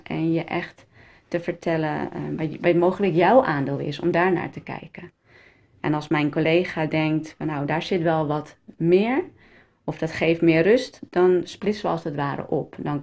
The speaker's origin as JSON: {"language": "Dutch", "town": "Lisse", "region": "South Holland", "country": "Netherlands", "said": "kom uit Lissa, getrouwd, 3 jongens."}